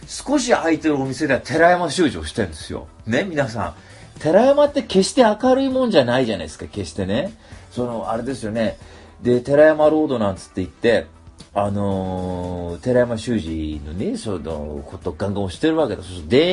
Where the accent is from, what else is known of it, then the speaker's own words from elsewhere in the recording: Hachinohe, Aomori, Japan; 種差海岸っつうのが、まあね、僕そこのそばで育ったんですけど